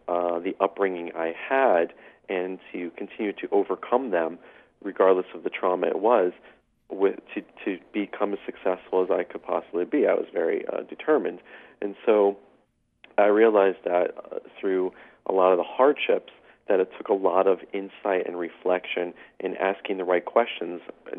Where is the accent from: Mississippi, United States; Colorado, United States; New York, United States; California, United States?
New York, United States; Brooklyn; it was a lot of violence growing up in Brooklyn, in South Brooklyn in the late 80s, playing basketball with some very dangerous characters